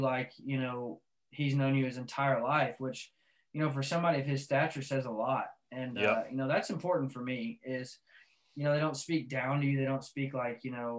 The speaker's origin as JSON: {"language": "English", "region": "Arkansas", "country": "United States", "tie": "born or raised there", "said": "I grew up in Arkansas, so I just love his little redneck sayings, man."}